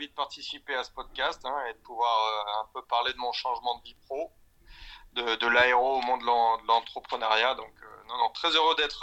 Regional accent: Les Menuires, Auvergne-Rhône-Alpes, France; now in Hamburg, Germany; je suis originaire de Savoie, des stations de ski, des Menuires pour être très exact.

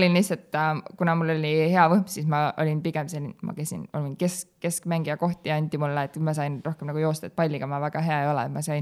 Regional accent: Adavere, Järva County, Estonia; Ma olen pärit maakohast, nimega Adavere.

